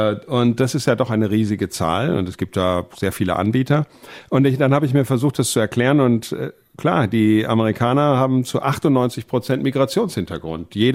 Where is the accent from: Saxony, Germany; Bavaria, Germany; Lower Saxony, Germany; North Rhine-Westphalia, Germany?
North Rhine-Westphalia, Germany; born there; Geboren bin ich in Ostwestfalen und ein Großteil meiner Vorfahren kommt etwas mehr als die Hälfte, also 51%, kommt tatsächlich aus dem deutschsprachigen Europa mit dem Schwerpunkt Westfalen.